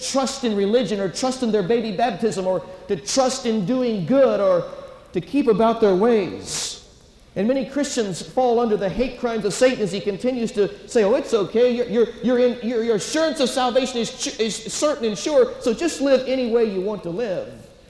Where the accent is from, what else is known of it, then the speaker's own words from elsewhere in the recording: Orlando, Florida, United States; I'm from Orlando, Florida. Folks, the world has moved to Orlando.